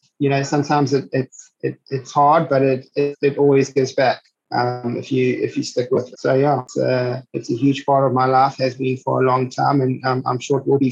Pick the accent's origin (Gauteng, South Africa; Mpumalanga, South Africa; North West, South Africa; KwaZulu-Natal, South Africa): KwaZulu-Natal, South Africa; Durban; You know, I come from Durban. It's hot, it's humid here